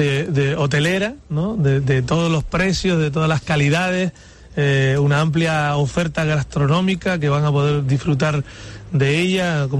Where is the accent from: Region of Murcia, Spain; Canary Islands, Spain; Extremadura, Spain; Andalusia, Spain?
Canary Islands, Spain; Puerto de la Cruz; also born or lived in La Orotava; yo que soy medio de Puerto de la Cruz y de la Orotava, padre villero y madre ranillera prácticamente